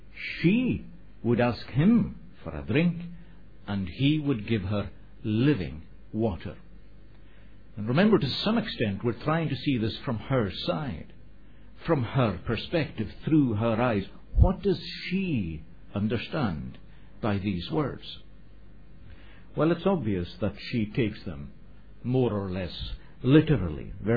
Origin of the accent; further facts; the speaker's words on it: Scotland, United Kingdom; first language Scottish Gaelic; English is a second language; that export from Scotland, whiskey, which comes actually from the Gaelic language, which I speak as my first language